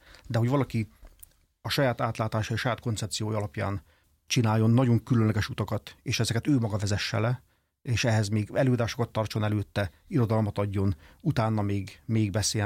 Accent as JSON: {"language": "Hungarian", "country": "Hungary", "said": "magyar ember vagyok, szeretem Magyarországot, meg szeretem a magyar kultúrát különösen."}